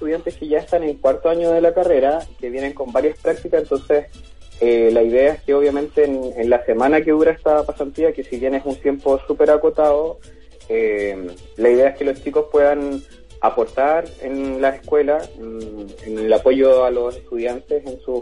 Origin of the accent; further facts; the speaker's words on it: Santiago, Santiago Metropolitan Region, Chile; Sí, nosotros venimos desde Santiago